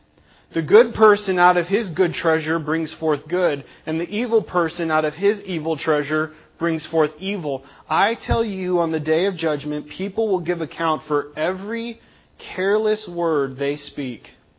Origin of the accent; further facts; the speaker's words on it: the South, United States; Just because we're from the South, and we're generally a little bit nicer to each other.